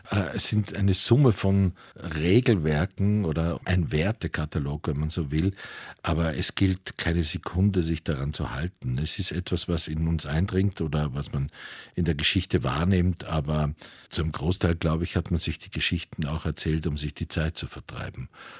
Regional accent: Salzburg, Austria; Am Fuße des Untersbergs, wo ich aufgewachsen bin, das ist in der Nähe von Salzburg

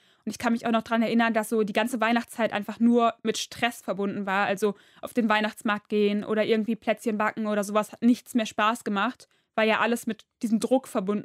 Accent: Duisburg, North Rhine-Westphalia, Germany; Ja, ich komme aus Duisburg.

